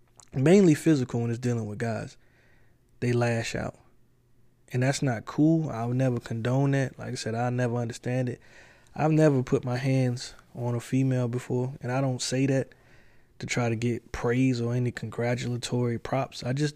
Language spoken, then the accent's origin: English; the South, United States; I can move past that because I'm from the South. Everybody is loud.